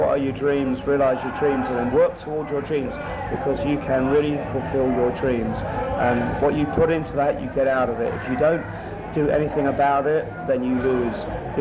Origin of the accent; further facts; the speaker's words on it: England, United Kingdom; I'm an Englishman, but England exploits Scotland and Wales and Ireland, of course.